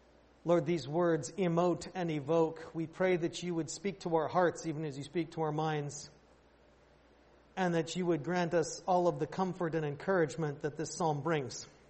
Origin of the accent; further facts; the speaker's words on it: United States; As an American, as a sports fan, I can't stand sore losers.